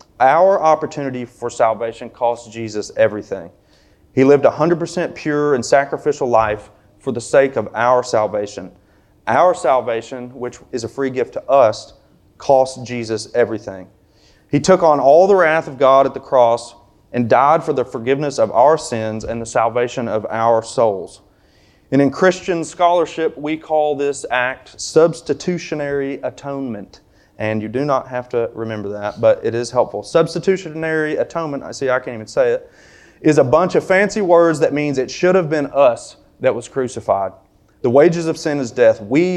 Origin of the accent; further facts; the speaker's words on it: the South, United States; but we're from the South, so you can't just get to the point.